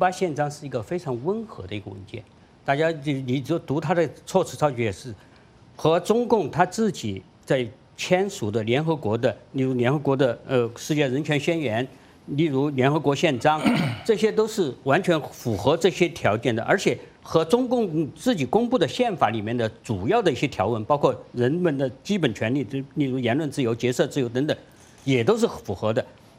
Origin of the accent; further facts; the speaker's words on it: China; 就是我们中国人也是人